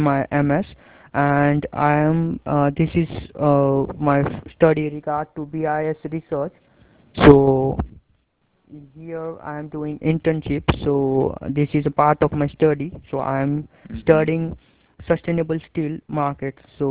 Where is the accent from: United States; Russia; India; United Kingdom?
India; and I'm from India.